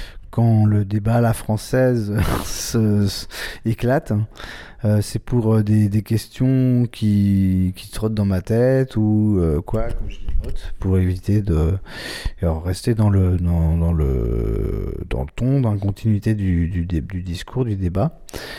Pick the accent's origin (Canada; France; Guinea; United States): France; Paris, Île-de-France; Je suis parisien et enfin Montreuil à l'est.